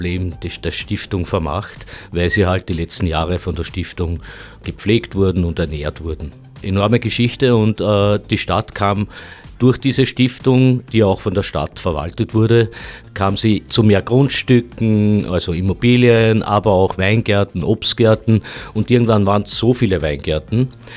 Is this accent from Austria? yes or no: yes; Joching, Lower Austria, Austria; ich bin aus Joching in der Wachau.